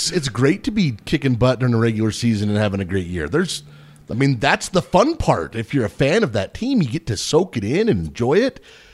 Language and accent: English; United States; I like it okay, and I'm an American.